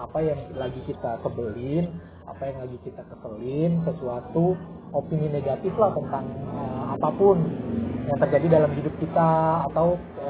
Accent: Jakarta, Indonesia; Nah, kita orang Betawi kan kita nontoninnya Lenong.

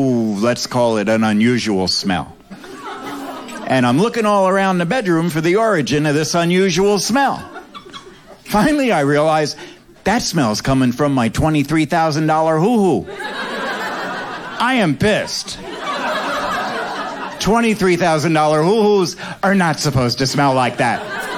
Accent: New Jersey, United States; Oh, New York, I'm from the other coast. I'm from New Jersey, where fuck you is a greeting.

